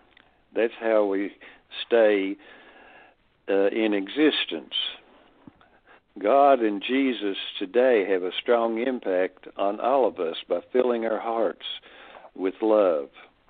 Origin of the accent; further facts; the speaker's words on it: Kingsport, Tennessee, United States; she moved with the children out of Kingsport, my hometown here in East Tennessee